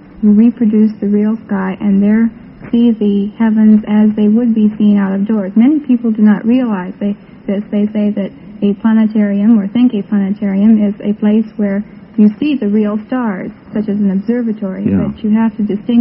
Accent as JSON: {"language": "English", "town": "North Canton", "region": "Ohio", "country": "United States", "said": "Well, I'm from North Canton."}